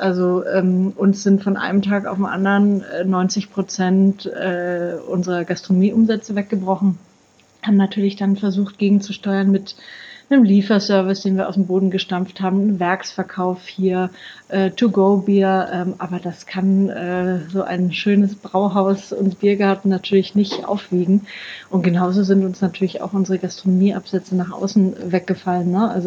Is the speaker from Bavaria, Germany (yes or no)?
yes; Bavaria, Germany; Ich komme aus Franken, da wird man da ja quasi ein bisschen mit der Muttermilch aufgezogen.